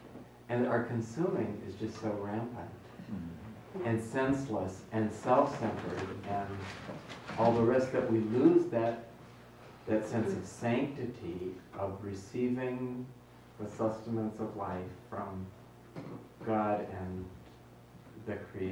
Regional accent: South Dakota, United States; Well, I'm from South Dakota, and he's from Indiana.

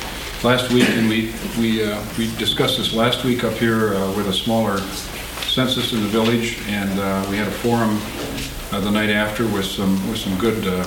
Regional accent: Duluth, Minnesota, United States; I'm from Duluth, Minnesota.

